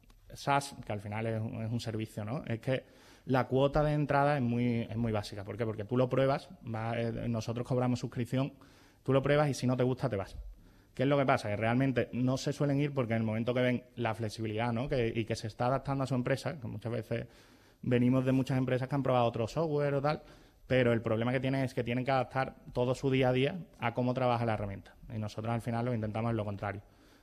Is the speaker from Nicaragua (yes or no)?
no; Seville, Andalusia, Spain; Nosotros somos de Sevilla